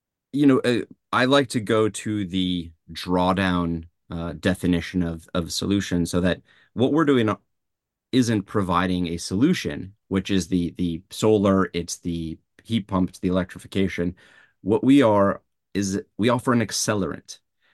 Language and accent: English; India; born there; So I was born in India.